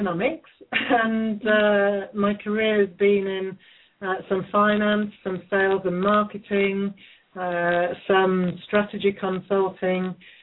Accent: England, United Kingdom; I'm an English novelist.

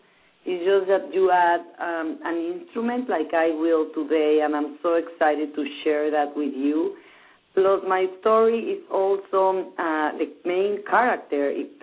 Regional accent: Mexico; I didn't explain myself when I said that I am from Mexico

